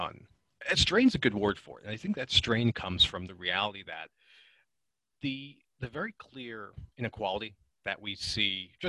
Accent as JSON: {"language": "English", "country": "United States", "said": "there's two things that come to mind as an American when we think of education."}